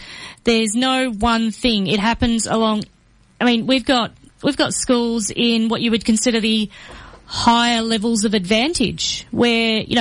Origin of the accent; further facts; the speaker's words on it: Geraldton, Western Australia, Australia; So I grew up in Geraldton, and that's a town about 4.5 hours north of Perth on the WA coast.